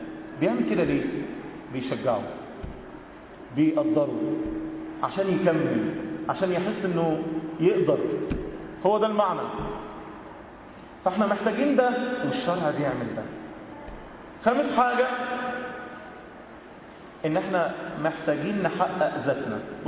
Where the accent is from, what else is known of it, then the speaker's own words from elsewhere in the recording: Cairo, Cairo Governorate, Egypt; هو متجوز بنت من طبقة ارستقراطية قوي عندنا في القاهرة يعني